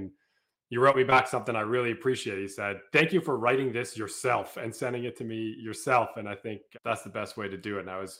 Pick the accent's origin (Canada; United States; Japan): Canada; Toronto, Ontario; born there; So I was born in Toronto.